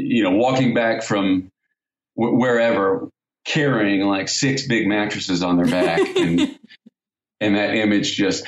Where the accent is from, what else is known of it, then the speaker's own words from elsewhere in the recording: United States; And as an American, I always thought that Australian and New Zealand's dialect was almost the same.